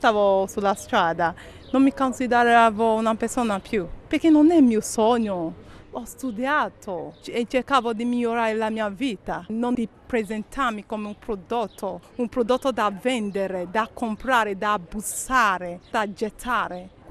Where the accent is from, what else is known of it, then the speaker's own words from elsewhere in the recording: Nigeria; Italian is a second language; moved away as an adult; now in Italy; Io ho 30 anni. Quando ero a mio paese non vivevo male, sono laureata in informatica, sebbene che la Nigeria c'è la crisi economica.